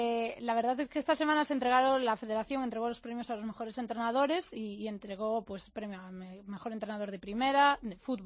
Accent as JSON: {"language": "Spanish", "region": "Galicia", "country": "Spain", "said": "¿Cómo se afrontan esos partidos en Galicia, a los cuales no puedo asistir, aunque sean en mi tierra"}